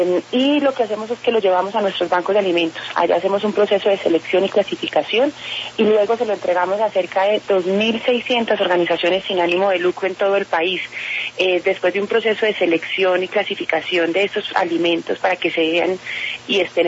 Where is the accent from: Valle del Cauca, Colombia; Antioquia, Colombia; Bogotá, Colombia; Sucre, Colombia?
Antioquia, Colombia; Yo soy paisa, me encanta el calentado